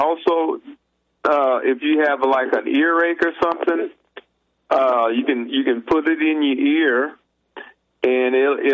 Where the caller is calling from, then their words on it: Kansas City, Missouri, United States; I'm calling from Kansas City, Missouri.